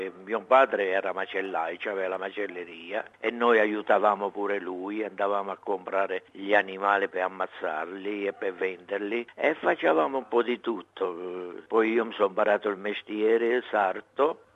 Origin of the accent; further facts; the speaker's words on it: Schiavi di Abruzzo, Abruzzo, Italy; moved away; Io vengo da Schiavi di Abruzzo, provincia di Chieti.